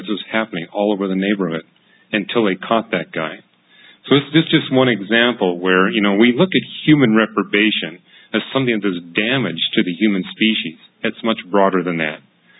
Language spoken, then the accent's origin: English; Vancouver, British Columbia, Canada; When I was growing up in Vancouver, we had a guy who was really psychotically out of control.